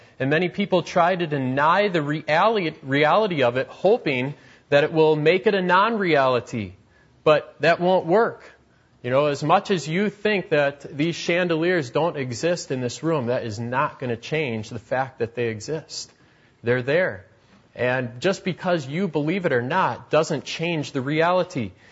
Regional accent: United States; I just remember thinking, wow, this is America. This is my home country.

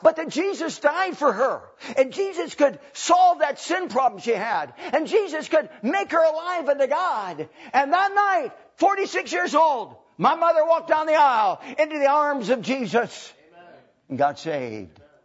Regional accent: Spokane, Washington, United States; My hometown, I was raised on Spokane, Washington.

